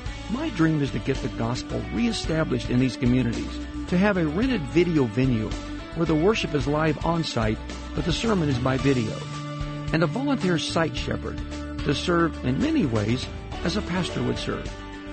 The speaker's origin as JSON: {"language": "English", "region": "Kansas", "country": "United States", "said": "I'm from a state you once drove through or flew over. Where's that? Kansas, I respond."}